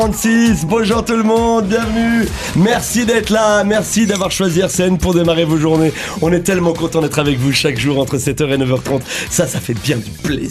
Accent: Brittany, France; M'en fous, je suis breton, on peut y aller.

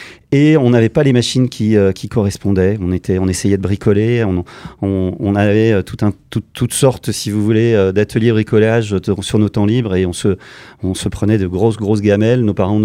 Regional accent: Bourgogne-Franche-Comté, France; depuis que je suis gamin, donc je suis originaire du Morvan, un formidable terrain de jeu en termes de nature

